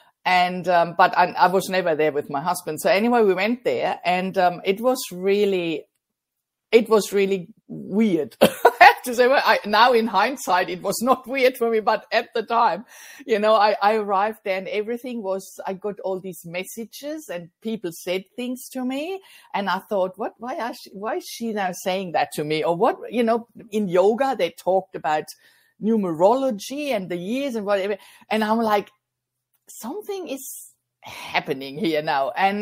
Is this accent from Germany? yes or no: yes; Germany; now in Australia; I come from Germany, so I grew up and was raised in Germany and moved to Australia in 2008, so it's 15 years now.